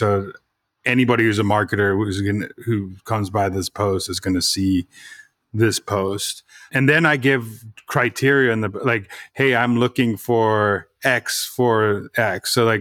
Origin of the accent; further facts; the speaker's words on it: San Diego, California, United States; When I grew up in San Diego, so there used to be like this park.